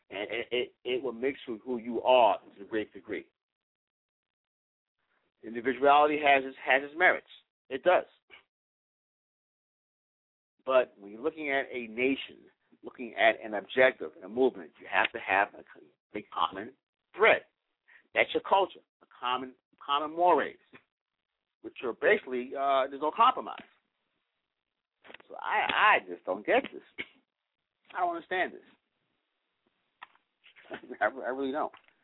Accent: New York City, New York, United States; I mean, granted, growing up in New York City, you know, we knew Chinese, you know, elementary school, junior high school.

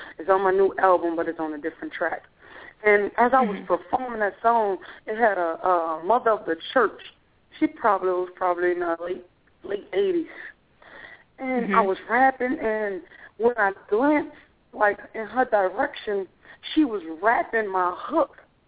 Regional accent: New Orleans, Louisiana, United States; I'm from New Orleans, so it was a different culture of music for the hip-hop concern of it.

